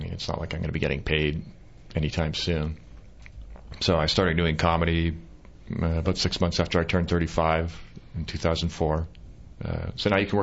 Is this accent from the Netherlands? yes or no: no; Canada; born there; also born or lived in United States; I was living in the U.S., and I was born in Canada, I'm Canadian, and I lived in the United States for a long time without actually having a green card